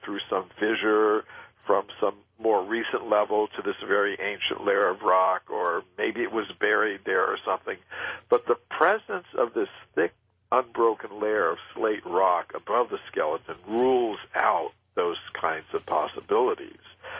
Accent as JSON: {"language": "English", "region": "Florida", "country": "United States", "tie": "born or raised there", "said": "I grew up in Florida, and it was very common Even in cities sometimes"}